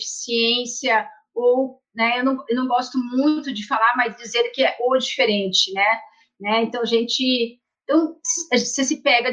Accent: Curitiba, Paraná, Brazil; ele foi diagnosticado isso com 2 anos de idade aqui em Curitiba, né, sou de Curitiba.

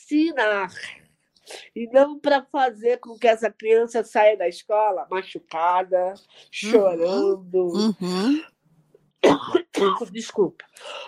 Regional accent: Rio de Janeiro, Brazil; now in Curitiba, Brazil; eu formei em jornalismo no Rio de Janeiro, que eu sou carioca.

